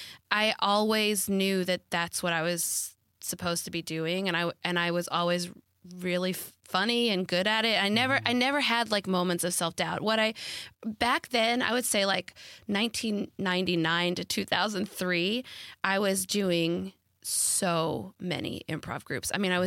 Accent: Arkansas, United States; I'm from Arkansas. We'd go around the state

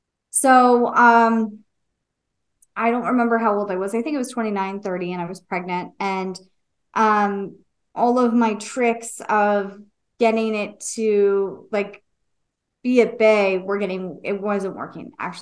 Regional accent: San Diego, California, United States; And so I grew up in San Diego. So we partied outside.

